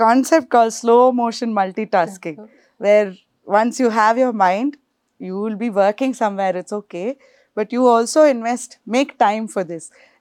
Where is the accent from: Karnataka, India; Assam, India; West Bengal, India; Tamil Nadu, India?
Karnataka, India; Bangalore; I grew up here in Bangalore back then. Bangalore was not like, you know, everybody were Cosmo or something.